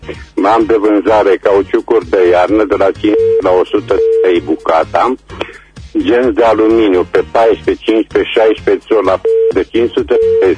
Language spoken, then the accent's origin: Romanian; Reșița, Caraș-Severin, Romania; tot sunt din Reșița